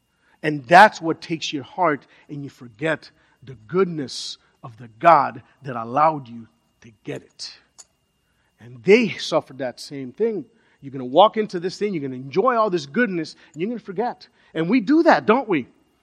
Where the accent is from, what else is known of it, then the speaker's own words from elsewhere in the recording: Miami, Florida, United States; Even though I'm from Little Havana, Hialeah is my pick city.